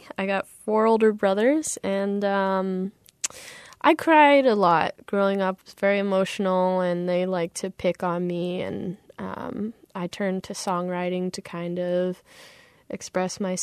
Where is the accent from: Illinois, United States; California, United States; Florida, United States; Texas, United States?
Florida, United States; Orlando; and I'm from Orlando.